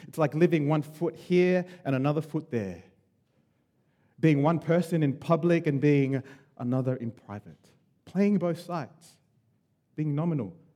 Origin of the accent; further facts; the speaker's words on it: Sydney, New South Wales, Australia; I grew up in Sydney.